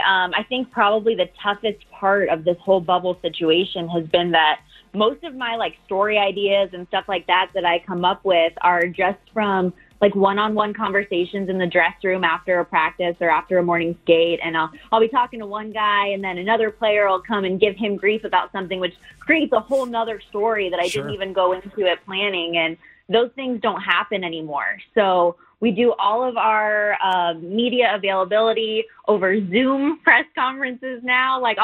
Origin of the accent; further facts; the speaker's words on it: Las Vegas, Nevada, United States; Born and raised in Vegas. Went to Sig Rogich Middle School right next to Palo, too.